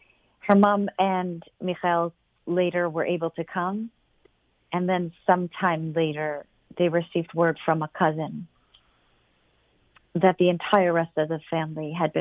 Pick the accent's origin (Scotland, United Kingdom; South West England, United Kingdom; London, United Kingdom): London, United Kingdom; born there; So I was born in London.